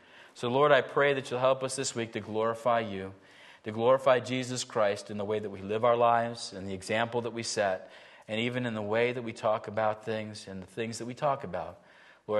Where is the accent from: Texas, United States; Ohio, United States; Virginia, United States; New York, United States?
New York, United States; Buffalo; I just spent time with family, and we grew up in Buffalo, New York, and Buffalo, New York is a place, it's the home of the Buffalo Bills, unfortunately.